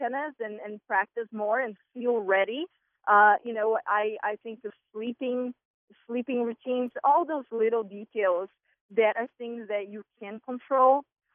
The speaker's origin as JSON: {"language": "English", "town": "Santa Maria", "region": "Rio Grande do Sul", "country": "Brazil", "tie": "born or raised there", "moved": "yes", "lives_now": "United States", "said": "It was different. It's a third world country, and you know, it's definitely, things have changed since I've been here since 98."}